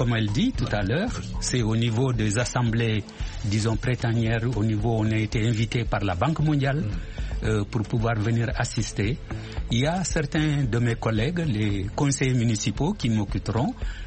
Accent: Senegal; On est sénégalais

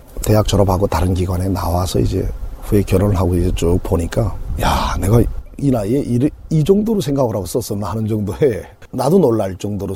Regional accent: Pyongyang, North Korea; now in South Korea; 저는 이제 고향이 평양이고요. 나이는 지금 45이고

